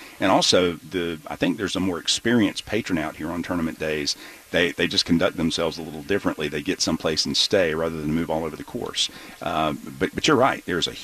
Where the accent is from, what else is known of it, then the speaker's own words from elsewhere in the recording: Augusta, Georgia, United States; that's right in front of where I grew up. I grew up in National Hill Subdivision, 1206 Oakdale Road, right behind National Hill Shopping Center.